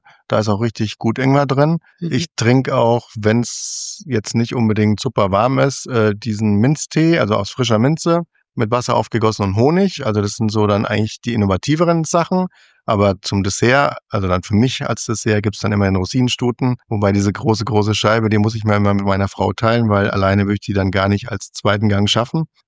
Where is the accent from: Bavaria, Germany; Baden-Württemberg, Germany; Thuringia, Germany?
Bavaria, Germany; Das war ja das bei mir im Fränkischen. Also wir waren ja eher sehr bodenständig und sehr rustikal.